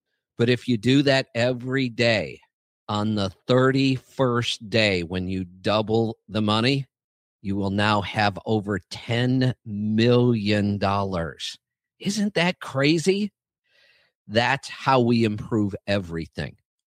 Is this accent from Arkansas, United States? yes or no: no; Cuyahoga Falls, Ohio, United States; born there; You know, I was born in Cuyahoga Falls, by the way.